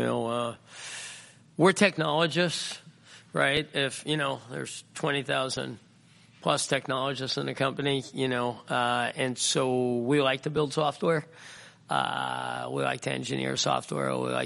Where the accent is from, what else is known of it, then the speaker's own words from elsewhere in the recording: New York, United States; everybody knows I'm a New Yorker, maybe.